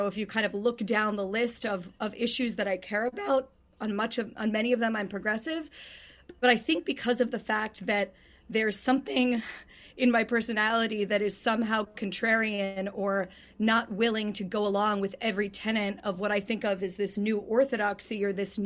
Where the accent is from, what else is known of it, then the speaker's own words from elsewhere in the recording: Pittsburgh, Pennsylvania, United States; moved away as an adult; I grew up in the Jewish community of Pittsburgh. My parents are high school sweethearts. My dad's a political conservative. My mom is a liberal. I left Pittsburgh, went to Columbia University